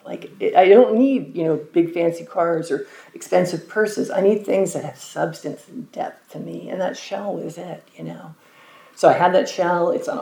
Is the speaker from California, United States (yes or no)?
yes; Los Angeles, California, United States; from Los Angeles.